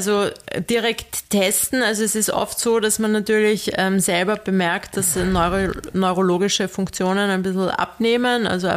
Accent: Austria; Aber hier ist die Vorgehensweise bei uns in Österreich so geregelt, dass ein Arzt muss diese mikrodosierte Lithiumtherapie quasi anordnen.

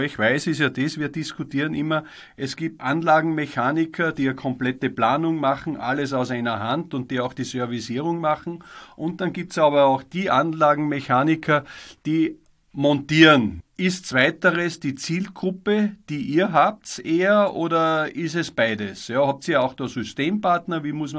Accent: Austria; Bei uns in Österreich war gestern die Deadline, wo man wieder ansuchen musste innerhalb kürzester Zeit für Photovoltaikförderung.

